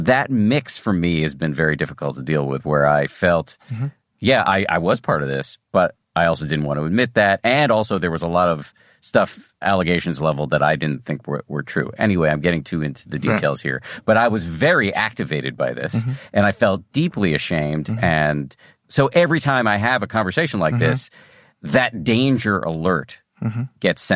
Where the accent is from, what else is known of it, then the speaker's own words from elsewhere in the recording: Newton, Massachusetts, United States; I grew up in Newton, Massachusetts, mm-hmm. which is not far from where you are right now